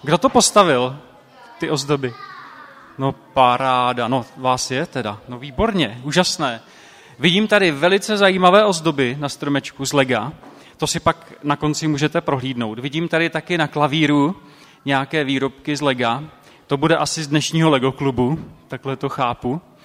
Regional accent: Zlín Region, Czechia; protože jsem z Valašska

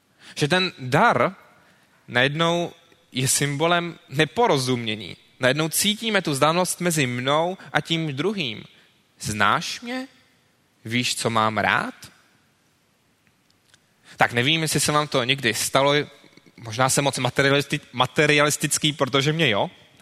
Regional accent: Prague, Czechia; Já teda teď jsem na Praze 13, ale původně jsem ze Smíchova

